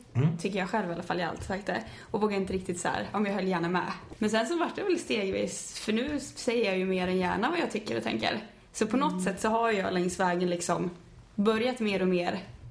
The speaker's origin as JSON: {"language": "Swedish", "town": "Kungsör", "region": "Västmanland County", "country": "Sweden", "tie": "born or raised there", "said": "Jag växte upp i Kungsör. Vilket är världens minsta, jätteliten stad. Så att från liksom, alltså vart den gick, alla kände alla. Vi hade ju bara ett högstadie. Vi hade bara en skola"}